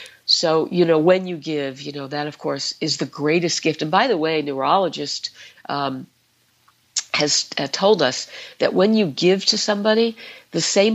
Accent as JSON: {"language": "English", "town": "Bronx", "region": "New York", "country": "United States", "tie": "born or raised there", "said": "I could easily get back to talking like I talked in the Bronx"}